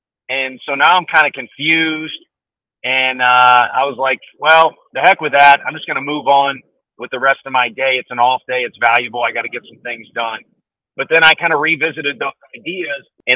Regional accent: St. Louis, Missouri, United States; I'm from St. Louis, and Whitey Herzog was about as big as you can get in that city.

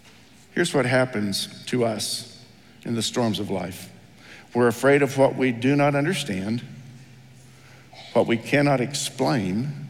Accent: United States; There's some level in the United States, growing up in America, the greatest country on the planet, we just think we are protected

